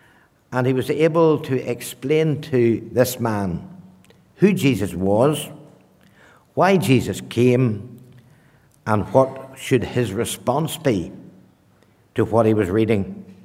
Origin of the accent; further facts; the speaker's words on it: Ballymoney, Northern Ireland, United Kingdom; I said, not at all. I'm from Northern Ireland.